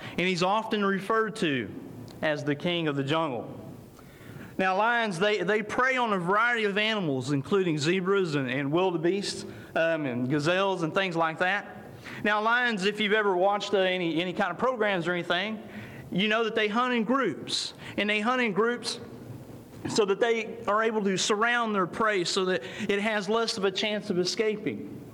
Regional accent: Senton, Texas, United States; And I grew up in Senton, Texas, and some of you may have heard that name before.

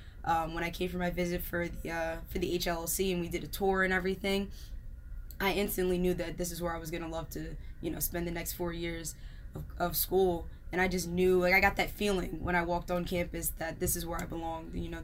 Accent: New Jersey, United States; and I'm from South Jersey

